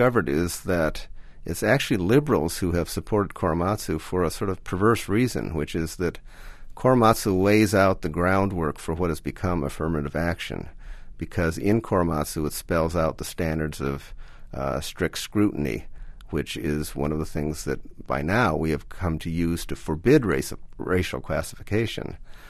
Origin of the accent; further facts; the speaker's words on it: Toledo, Ohio, United States; sort of welcomed as a Japanese American, which growing up in Toledo, Ohio, is not an experience I ever had before.